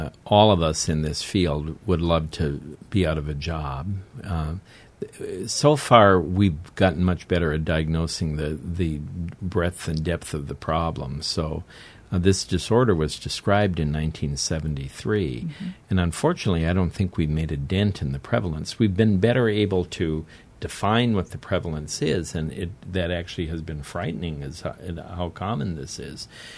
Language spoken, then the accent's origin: English; South Dakota, United States; Well, we're from South Dakota. Well, and, you know, we're nice folks.